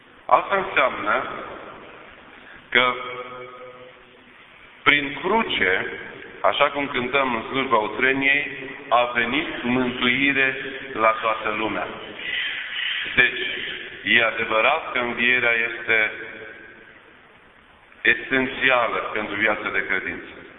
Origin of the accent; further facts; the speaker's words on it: Iași, Iași County, Romania; pentru că suntem ieșeni